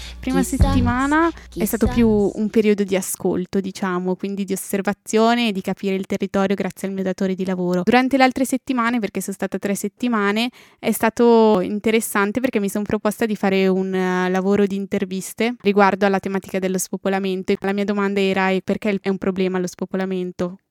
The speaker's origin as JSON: {"language": "Italian", "town": "Lecco", "region": "Lombardy", "country": "Italy", "said": "vengo da Lecco, sto facendo la tesi"}